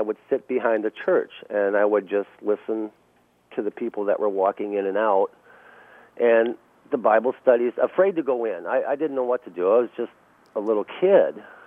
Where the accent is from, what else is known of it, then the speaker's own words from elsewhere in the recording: Detroit, Michigan, United States; I do. I was raised myself in Detroit, a latchkey kid.